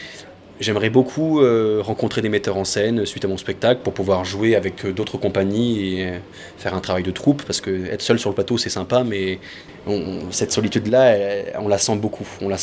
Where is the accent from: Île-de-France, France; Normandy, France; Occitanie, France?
Occitanie, France; Montpellier; Voilà, à Montpellier, je suis de Montpellier